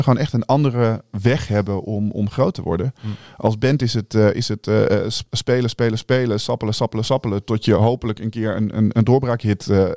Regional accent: Emmen, Drenthe, Netherlands; Ik kom oorspronkelijk uit Emmen, daar is dat niet zo.

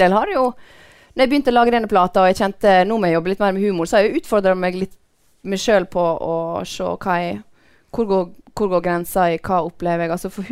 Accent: Førde, Vestland, Norway; I alle fall der jeg kommer fra, I Sunnfjord og Førde

